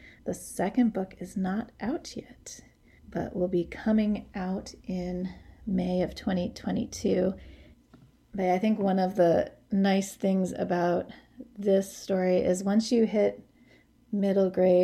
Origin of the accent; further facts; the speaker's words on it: Hudson, New York, United States; I'm the director of the Hudson Area Library, and I'm from Hudson.